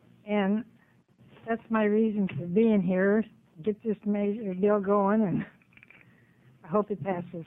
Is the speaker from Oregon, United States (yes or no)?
yes; Portland, Oregon, United States; born there; I was born in Portland, Oregon, and I was adopted when I was born in 1921